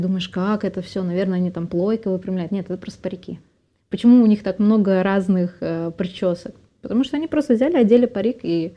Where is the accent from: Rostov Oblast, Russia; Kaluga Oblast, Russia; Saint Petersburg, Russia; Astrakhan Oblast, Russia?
Saint Petersburg, Russia; я сама из Питера